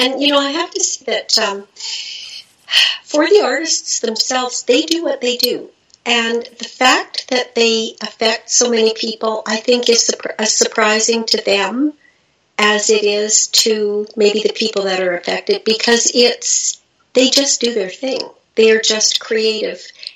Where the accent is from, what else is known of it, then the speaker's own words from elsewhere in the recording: New York, United States; born there; I was born in New York to two musician parents.